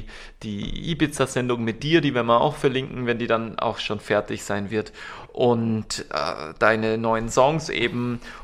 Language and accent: German; Germany; also ich als Deutscher